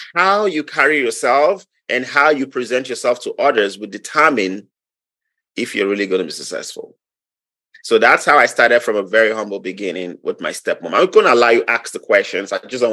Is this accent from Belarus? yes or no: no; Nigeria; English is a second language; Well, I'm from Nigeria. I was born 46 years ago.